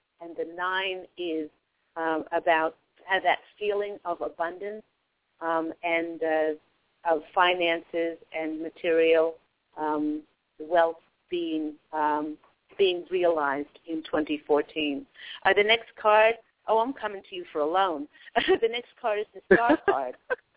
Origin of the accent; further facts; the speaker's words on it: New York, United States; I remember many trips as a teenager going down, escaping the northern New York winters and going to Florida.